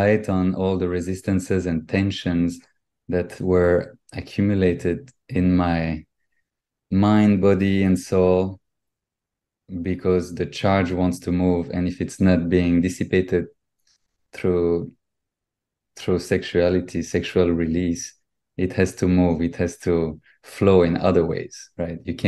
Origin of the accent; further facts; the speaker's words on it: Brussels, Belgium; English is a second language; I was born in Belgium, in Brussels. So French-speaking part of Belgium.